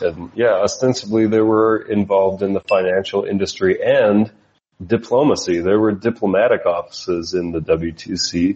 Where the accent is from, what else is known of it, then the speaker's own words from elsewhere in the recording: United States; What happened, as an American, what happened is this thing, 9/11 happened